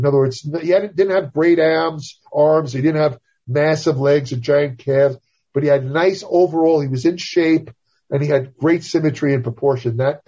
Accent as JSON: {"language": "English", "town": "Brooklyn", "region": "New York", "country": "United States", "tie": "born or raised there", "said": "I grew up in Brooklyn, New York, where they had a lot of these tough guy types."}